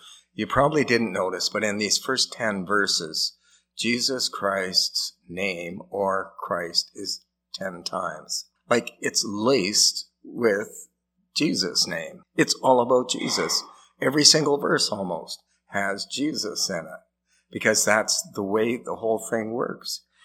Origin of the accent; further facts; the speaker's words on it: Canada; It's no credit to me that I grew up in Canada instead of Japan or North India or Morocco